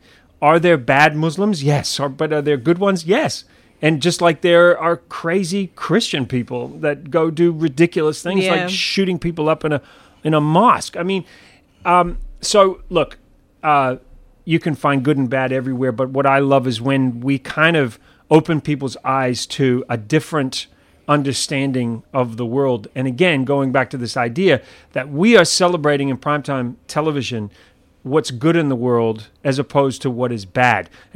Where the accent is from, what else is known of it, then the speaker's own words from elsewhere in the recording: New Zealand; I'm a New Zealander, even though I've got this messed up accent